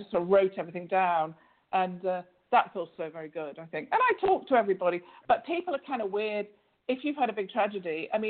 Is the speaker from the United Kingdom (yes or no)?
yes; England, United Kingdom; I was born and brought up in England